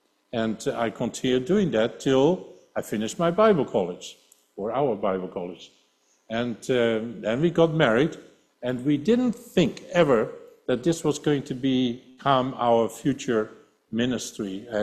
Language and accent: English; Netherlands; English is a second language; Maria originally is from East Germany, which used to be communist, and I'm from Holland. And we both met in Wales, in Swansea.